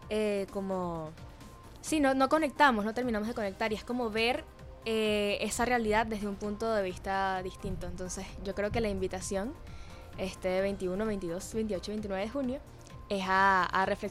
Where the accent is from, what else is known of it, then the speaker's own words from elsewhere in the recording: Venezuela; La primera, la reflexión sobre la identidad de nosotros como venezolanos y lo que Aquiles representa para nuestra identidad.